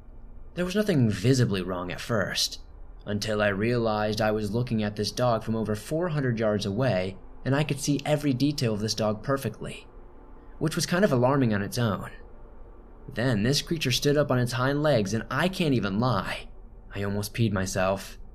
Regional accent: Michigan, United States; I'm from Michigan, way out in the middle of nowhere.

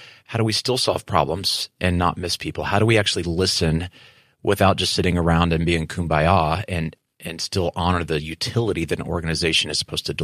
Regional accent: Texas, United States; I'm from West Texas. We don't use that word in West Texas.

